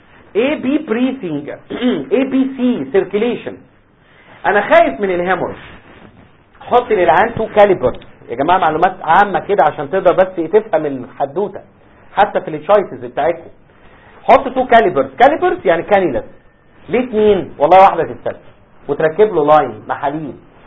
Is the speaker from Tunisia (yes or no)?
no; Egypt; والكلام اللي بيحصل عندنا في مصر ده حذافيره